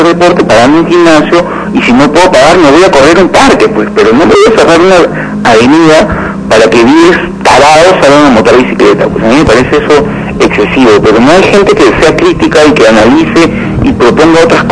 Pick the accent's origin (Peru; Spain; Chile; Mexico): Peru; como peruano